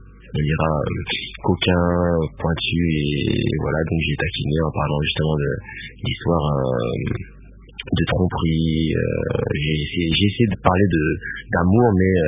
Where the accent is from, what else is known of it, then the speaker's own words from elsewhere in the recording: DR Congo; En plus, je suis originaire du Congo